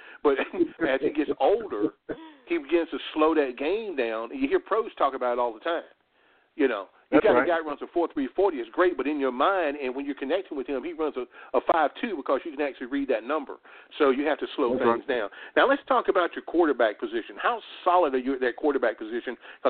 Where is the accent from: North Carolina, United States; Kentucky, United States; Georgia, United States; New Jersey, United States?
North Carolina, United States; Murfreesboro; Chawan, by the way, is located in my hometown of Murfreesboro, North Carolina, born and raised right there.